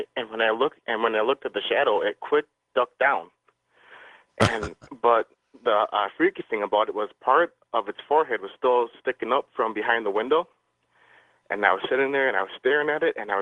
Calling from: Wisconsin, United States; I'm from Wisconsin.

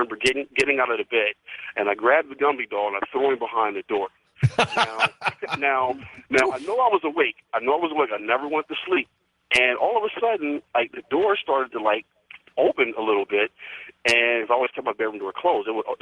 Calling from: Harrisburg, Pennsylvania, United States; I'm calling from Harrisburg, Pennsylvania.

